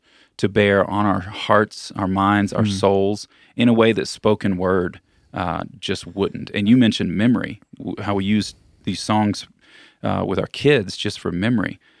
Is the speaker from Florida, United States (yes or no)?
yes; Florida, United States; and I grew up in Florida, so this really hits home with me